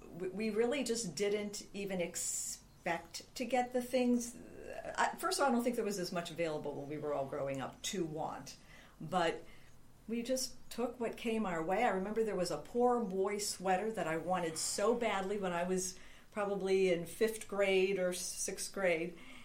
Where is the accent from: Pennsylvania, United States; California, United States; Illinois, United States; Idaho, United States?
Pennsylvania, United States; Pittsburgh; I was born and raised in Pittsburgh, avid Steeler fan.